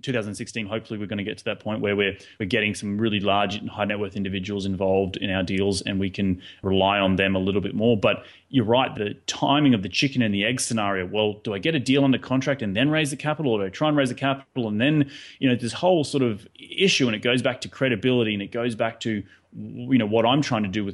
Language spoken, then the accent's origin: English; Australia; now in United States; My main focus is that I'm from Australia and that I've moved to the United States